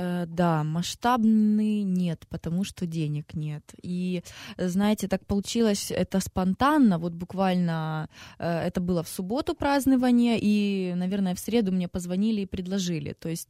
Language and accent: Russian; Donetsk, Donetsk Oblast, Ukraine; в Донецке я не была уже больше 3 лет